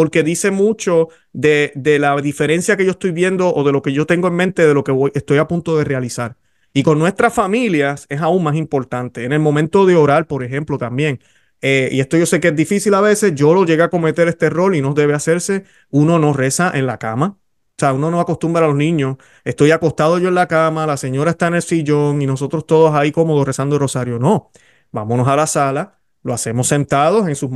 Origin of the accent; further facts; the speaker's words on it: Puerto Rico; yo que soy de Puerto Rico